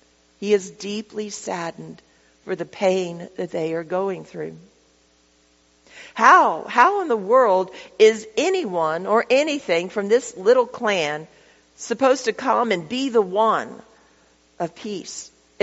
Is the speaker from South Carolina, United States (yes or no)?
no; Lubbock, Texas, United States; I'm from Lubbock, so this looks like rolling hills